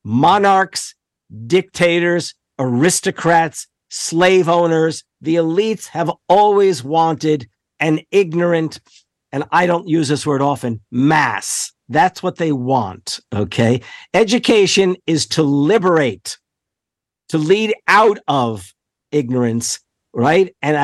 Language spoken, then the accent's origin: English; New Jersey, United States; born or raised there